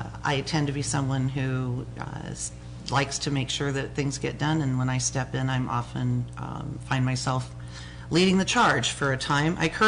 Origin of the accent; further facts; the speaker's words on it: Washington, United States; moved away as an adult; now in Ketchikan, United States; so I grew up in Washington State. Was back visiting my grandparents when I met and eventually married my husband, Charles, and I've been in Ketchikan now for the past 32 years.